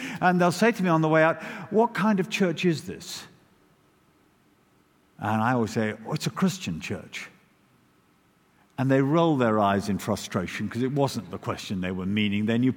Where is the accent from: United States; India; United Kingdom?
United Kingdom; Now, we're British. We know you're not meant to divide over personalities, so we don't.